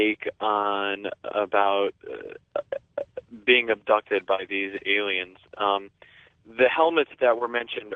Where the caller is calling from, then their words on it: New York City, New York, United States; I'm calling from New York City.